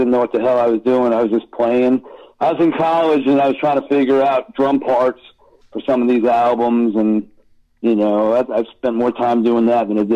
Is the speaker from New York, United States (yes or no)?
yes; Long Island, New York, United States; You know, John and Chris come from Jersey. I'm from Long Island.